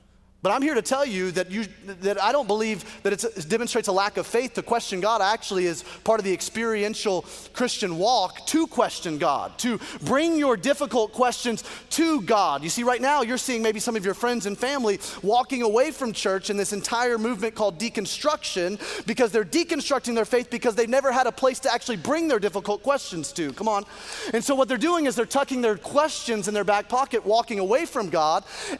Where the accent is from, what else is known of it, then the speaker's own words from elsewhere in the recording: Alabama, United States; I grew up in Alabama. I had never heard of it.